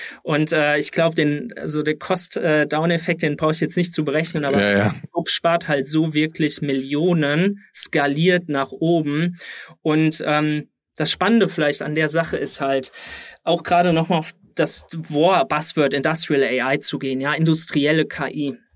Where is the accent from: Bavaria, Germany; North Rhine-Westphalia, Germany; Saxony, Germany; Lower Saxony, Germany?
North Rhine-Westphalia, Germany; Siegen; Ich komme aus Südwestfalen, Siegen.